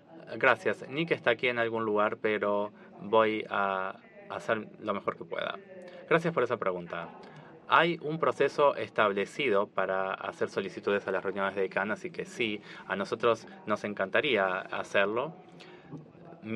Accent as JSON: {"language": "Spanish", "country": "Kazakhstan", "said": "soy de Kazajstán y soy becaria, soy recién llegada."}